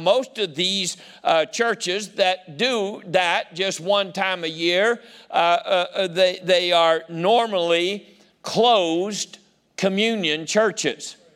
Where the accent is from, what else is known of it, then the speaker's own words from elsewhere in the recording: West Virginia, United States; I mean, I grew up down in West Virginia and they testify all the time.